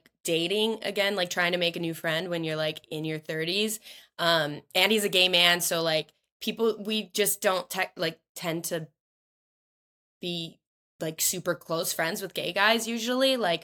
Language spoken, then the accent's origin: English; Chicago, Illinois, United States; We were on the top of in Chicago because we're both from Chicago